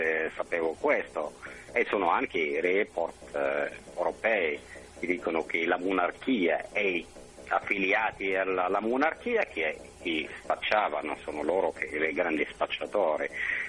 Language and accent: Italian; Morocco; io come marocchino so già